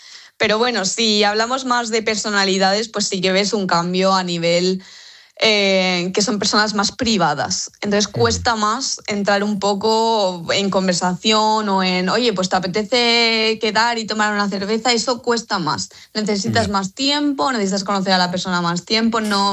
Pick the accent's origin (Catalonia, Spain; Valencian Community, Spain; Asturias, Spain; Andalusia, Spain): Valencian Community, Spain; Albatera; Yo soy de Alicante, de un pueblecito que se llama Albatera, en la Vega Baja.